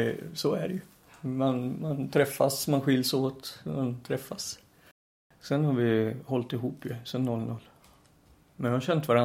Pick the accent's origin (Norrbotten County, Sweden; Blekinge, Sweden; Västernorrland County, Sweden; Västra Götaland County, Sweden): Västernorrland County, Sweden; Timrå; also born or lived in Sollentuna; Jag är född på Löwenströmska sjukhuset, Sollentuna, Stockholm. Vi kom till Timrå som familj 76. Jag är född 70, så att året jag fyllde 6 år flyttade vi upp.